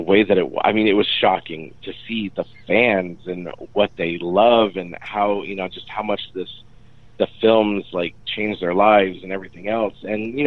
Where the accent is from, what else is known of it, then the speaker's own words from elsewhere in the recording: Michigan, United States; now in Los Angeles, United States; You know, I grew up in Michigan. I went to college in Phoenix, and then I moved to LA to, you know, pursue singing.